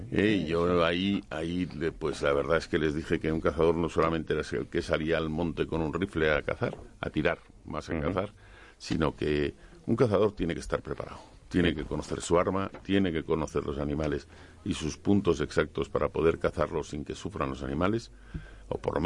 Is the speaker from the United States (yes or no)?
no; Catalonia, Spain; bueno, ya me sabéis que soy catalán